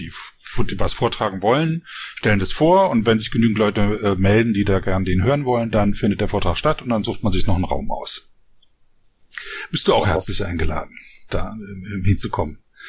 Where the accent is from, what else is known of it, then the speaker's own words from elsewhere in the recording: Frankfurt, Brandenburg, Germany; weil das durch meine Heimatstadt verläuft, der Fluss Frankfurt-Oder